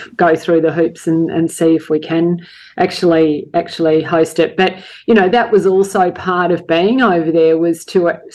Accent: Australia; So the athletes marched out. We love being Australian.

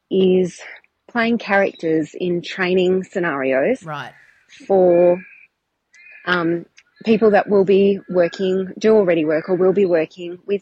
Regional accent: Perth, Western Australia, Australia; I'm a Chatterpie from Perth, and I just wanted to let you know how your podcast is having a ripple effect out in the community

